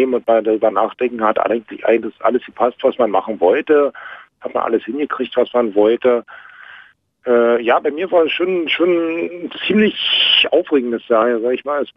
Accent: Cottbus, Brandenburg, Germany; moved away as an adult; now in Berlin, Germany; Ich bin auch kein echter Spandauer. Ich bin zugezogen nach Spandauer 2002. Ich bin eigentlich aus Cottbus.

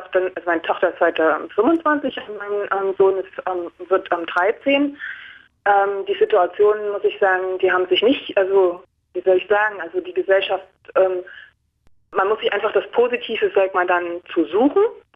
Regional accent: East Germany, Germany; ich bin also nicht christlich erzogen worden, also ich bin im Osten groß geworden

